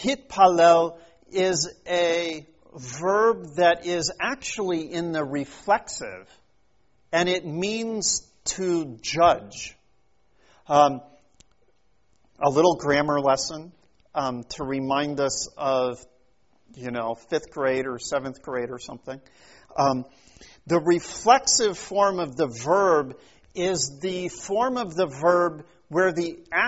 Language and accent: English; Kansas City, Missouri, United States; in honor of the end of the World Series this week, where my hometown team won the World Series. I didn't see a single game, but, you know, I still rooted. Go Royals.